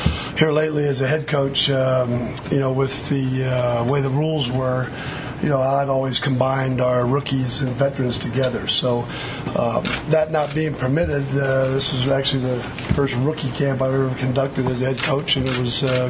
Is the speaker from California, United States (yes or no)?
yes; San Diego, California, United States; Well, I knew of Junior only being because I grew up in San Diego.